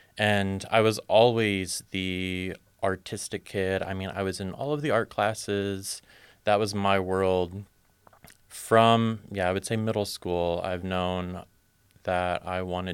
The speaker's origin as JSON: {"language": "English", "town": "Bellevue", "region": "Ohio", "country": "United States", "tie": "born or raised there", "also_born_or_lived": "Ann Arbor, Michigan", "said": "when I was about 8 years old, we moved to the very tiny town of Bellevue, Ohio."}